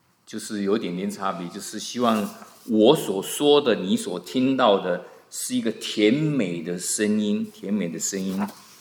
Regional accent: China; 我们中国人是蛮喜欢讲关系的，走后门，拉关系，有关系就没关系，没关系就有很大的关系，变成这个样子。

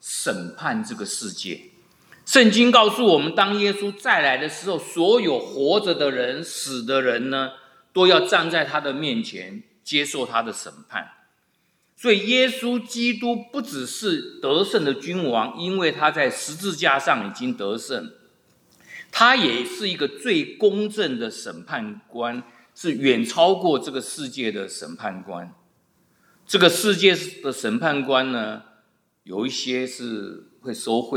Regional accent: Taiwan; now in United States; 一个我们来自台湾的就知道，台湾的选举现在是如火如荼哦

